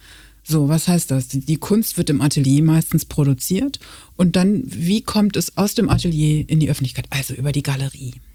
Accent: Münster, North Rhine-Westphalia, Germany; now in Cologne, Germany; Genau, ich komme aus Westfalen. Ich komme aus Münster und fühle mich trotzdem sehr wohl hier im Rheinland und in Köln.

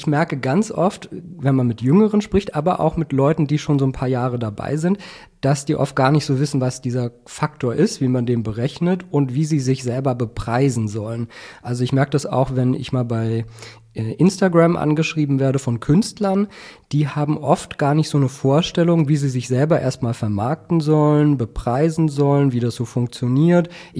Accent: Berlin, Germany; in Berlin, wo ich herkomme

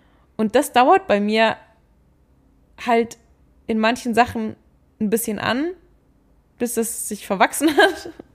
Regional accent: Regensburg, Bavaria, Germany; dass ich gemerkt habe, so viel wie wir in der Gegend rumtun, ist es für mich voll der Ruhepol, einfach in Regensburg zu sein.

